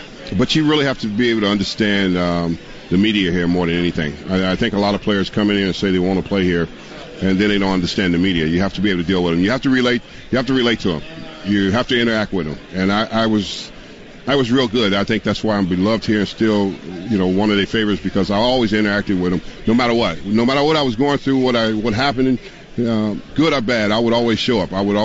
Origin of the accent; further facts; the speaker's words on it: California, United States; I come from Southern California, and I know about big cities